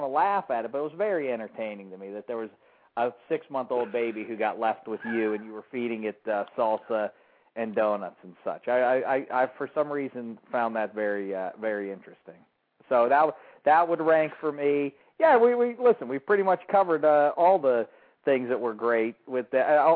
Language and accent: English; Pittsburgh, Pennsylvania, United States; I grew up in Pittsburgh.